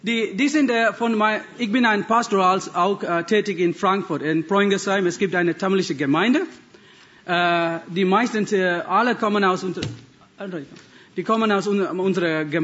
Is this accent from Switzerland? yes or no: no; Sri Lanka; born there; German is a second language; Ich bin in Sri Lanka geboren, in einer multireligiösen Familie, wo wir Katholik, meine Mutterseite und meine Vaterseite waren Hindus und habe ich auch Buddhisten Onkel und Tante